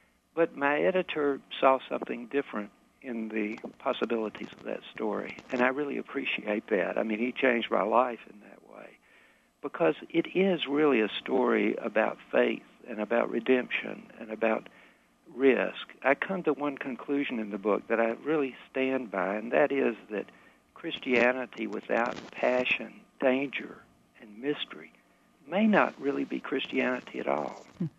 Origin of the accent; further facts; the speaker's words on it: Southern United States, United States; I'm a Southerner, a poor Southerner. I loved snakes when I was a kid